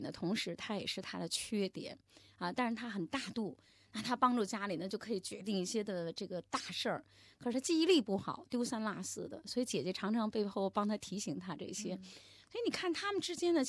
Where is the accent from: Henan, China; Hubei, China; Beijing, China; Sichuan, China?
Beijing, China; 我们北京人